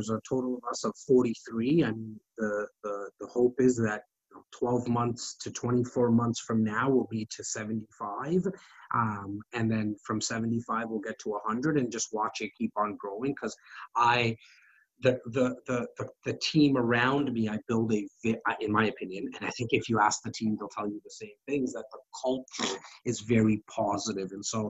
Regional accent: Rexdale, Ontario, Canada; And so, I'm born and raised in Rexdale

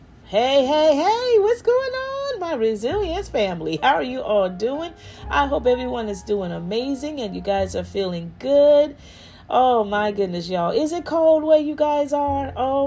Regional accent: New Jersey, United States; You know, I'm from New Jersey. So, you know, we get that kind of snow every so often. You know, as a child growing up, we got hit with snow like that, you know.

